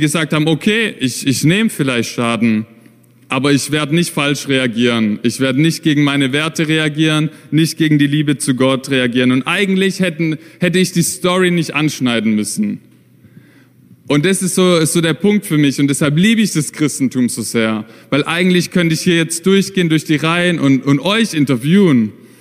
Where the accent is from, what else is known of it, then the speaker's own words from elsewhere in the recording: Germany; now in Vienna, Austria; ich komme ja aus Deutschland mit Michelle, seit Oktober sind wir hier in Wien